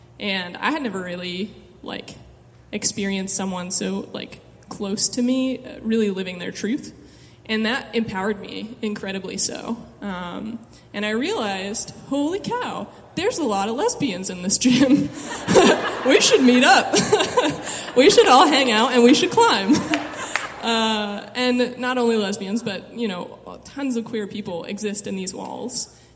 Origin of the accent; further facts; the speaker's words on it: Missouri, United States; And I'm from Missouri, which is different than here. I grew up in a very conservative Christian town of about 200 people, and I grew up on a farm.